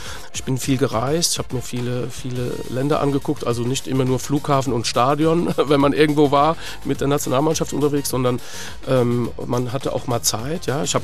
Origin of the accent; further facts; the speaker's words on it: Frankfurt, Hesse, Germany; Das ist als Frankfurter, das gehört einfach dazu und das esse ich auch sehr gern.